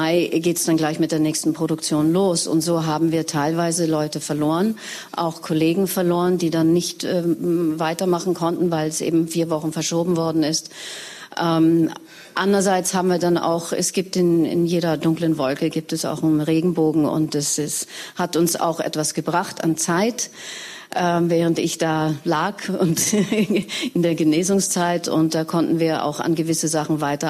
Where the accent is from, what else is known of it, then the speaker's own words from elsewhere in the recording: Vienna, Austria; Ich bin aber als halbe Wienerin sehr vertraut mit dem Wein. bin in Grinzingen, Wien groß geworden.